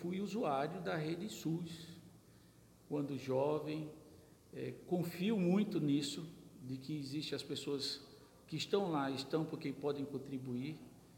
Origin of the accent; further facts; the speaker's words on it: Campina Grande, Paraíba, Brazil; Eu sou de Campina Grande